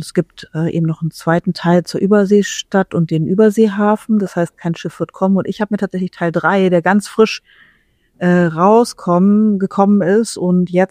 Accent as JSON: {"language": "German", "town": "Magdeburg", "region": "Saxony-Anhalt", "country": "Germany", "tie": "born or raised there", "said": "erstmal war ich in meiner alten Heimat im Erich-Rademacher Freibad. In Magdeburg."}